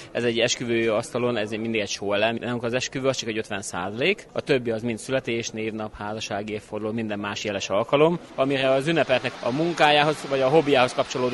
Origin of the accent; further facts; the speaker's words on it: Hungary; de mi magyarok vagyunk